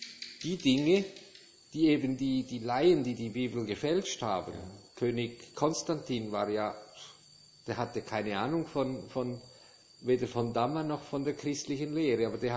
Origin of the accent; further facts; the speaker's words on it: Switzerland; ob ich nicht als Schweizer, wir haben ja gerne die Höhlen in den Bergen